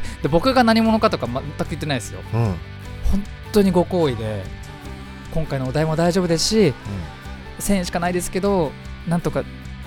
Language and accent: Japanese; Fujisawa, Kanagawa, Japan; この番組は藤沢出身の俳優タレントとして活動する私